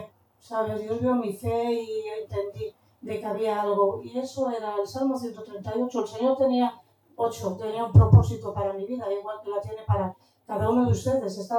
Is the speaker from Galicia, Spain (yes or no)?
yes; Santiago de Compostela, Galicia, Spain; yo sé que muchos ya me conocéis, soy de Santiago